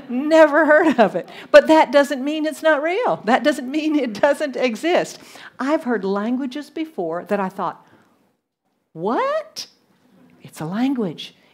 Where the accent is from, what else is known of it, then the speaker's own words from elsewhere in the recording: the South, United States; accent: Southern; you know that I'm from the South in the U.S., and you may not be able to tell it, but I can tell you any American would listen to me and they would say, you're a Southerner